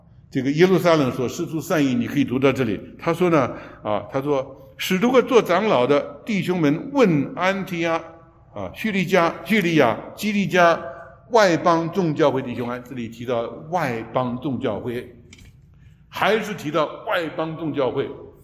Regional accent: China; 我们中国人有说仙女下凡这些话嘛

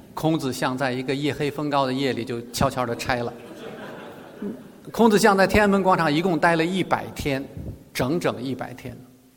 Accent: China; 但是儒学不能拯救我们中国人

